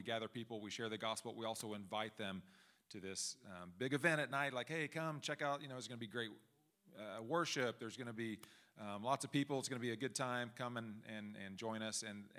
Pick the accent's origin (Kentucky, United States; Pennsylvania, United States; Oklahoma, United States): Oklahoma, United States; Tulsa; also born or lived in California; We moved from California to Tulsa, Oklahoma, which is a lot closer to here than it was from the West Coast. Tulsa is also where I grew up, so we're back around my family, which is wonderful.